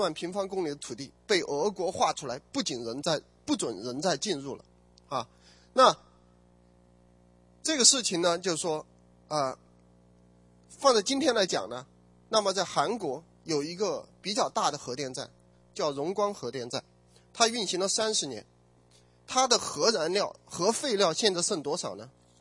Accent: China; 那我们从大陆来的有背景的人说什么？

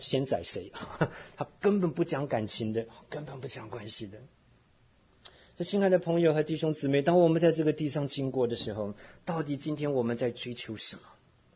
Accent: Taiwan; 像我们以前小的时候在台湾长大，那在台湾人中间最喜欢问的问题就是你吃饱没

